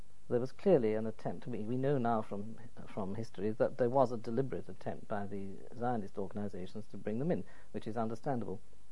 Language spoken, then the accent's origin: English; United Kingdom; And even I, as a British person, if I went from point A to point B, might have to pass checkpoints.